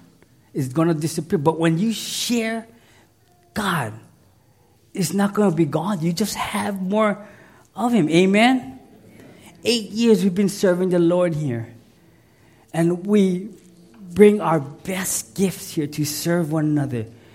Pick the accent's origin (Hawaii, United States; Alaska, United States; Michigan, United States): Hawaii, United States; You know, when you go to the conference, where are you from? Oh, Hawaii.